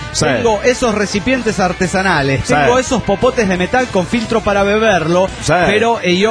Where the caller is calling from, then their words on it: Querétaro, Mexico; desde Querétaro, México.